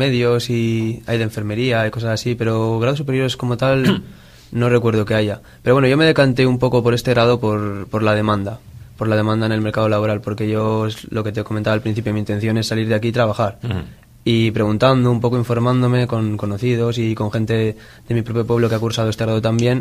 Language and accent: Spanish; Santoña, Cantabria, Spain; No, yo soy de Santoña.